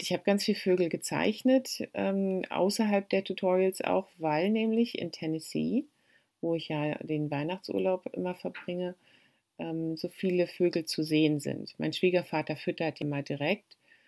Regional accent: Brandenburg, Germany; Also im Inland hier in Niedersachsen oder auch im Land Brandenburg, wo ich herkomme, gibt es ja nicht so richtig klares Wasser in den Flüssen.

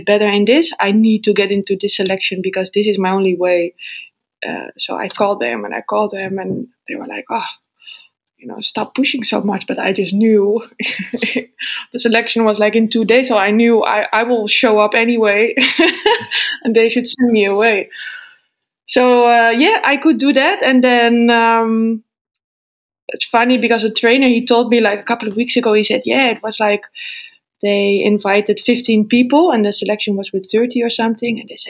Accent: Zoetermeer, South Holland, Netherlands; English is a second language; started sailing when I was pretty young, when I was like 6 or 7 years old, on a local lake in Zoetermeer, my hometown.

